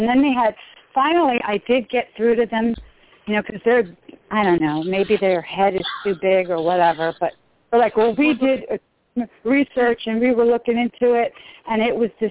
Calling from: Maryland, United States; I'm from Maryland.

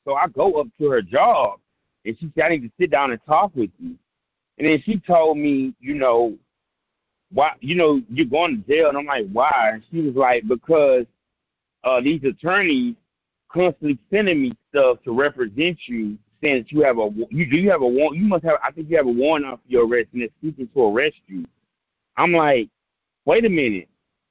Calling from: Houston, Texas, United States; My state is Texas. I'm from Houston.

